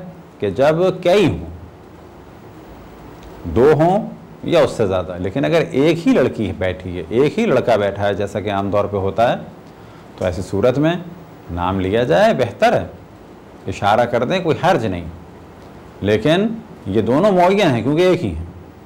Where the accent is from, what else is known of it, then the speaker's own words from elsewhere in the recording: Pakistan; born there; اب جبکہ میں خود پاکستان میں پیدا ہوا، پاکستانی کلچر کو دیکھا،